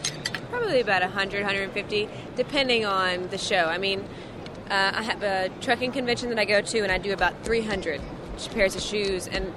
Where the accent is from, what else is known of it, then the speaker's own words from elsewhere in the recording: Atlanta, Georgia, United States; now in North Carolina, United States; Okay, well, I am from Atlanta, Georgia. I live in North Carolina